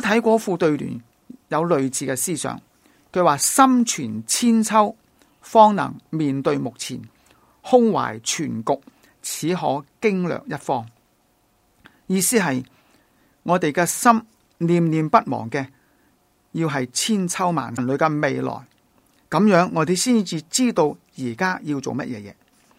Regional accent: Hong Kong; 我们是香港人，要扎根在香港，所以没有特别的缘故呢，我们不会移民的，因为这个是我们的家。我们是中国人，我们的根在中国，我们的文化在中国

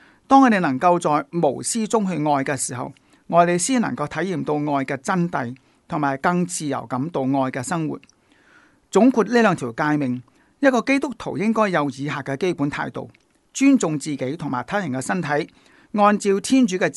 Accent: China; 做到我哋中国人讲嘅非礼勿视、非礼勿听、非礼勿言、非礼勿动

